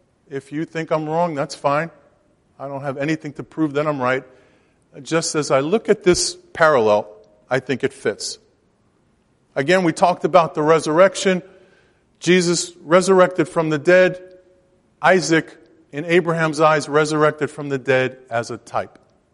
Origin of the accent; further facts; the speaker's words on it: New York City, New York, United States; I'm a city boy. I grew up in Brooklyn. Not a lot of wood in Brooklyn.